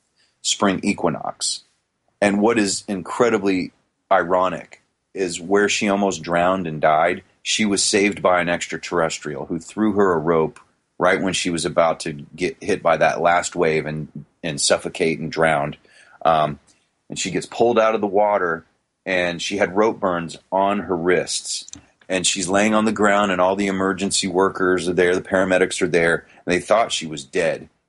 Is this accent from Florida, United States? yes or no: yes; Ormond Beach, Florida, United States; But Audrey and I grew up in Ormond Beach, which is just north of Daytona